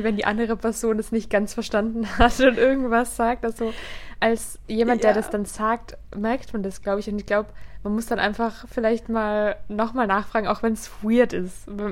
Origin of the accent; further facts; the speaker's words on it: Austria; dann meinte er dann, woher ich komme, weil man hört meinen Akzent. Danke, dass es jeder mal rauspickt. Und dann war ich halt so aus Österreich und er meinte dann so, oh, was kannst du denn noch für Sprachen? Und dann war ich so, Französisch und Italienisch habe ich gelernt.